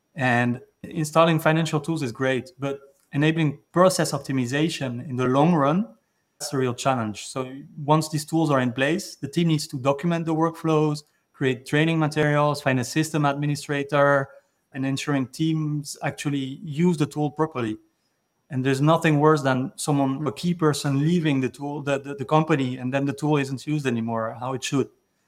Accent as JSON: {"language": "English", "country": "Switzerland", "said": "And yeah, so I'm from Switzerland."}